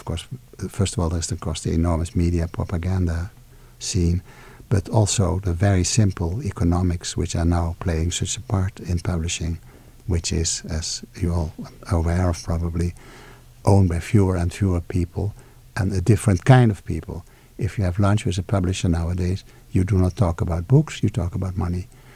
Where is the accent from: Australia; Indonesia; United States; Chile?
Indonesia; English is a second language; My first novel took many years to get published because here I was arriving from Indonesia and not even with English as my mother language.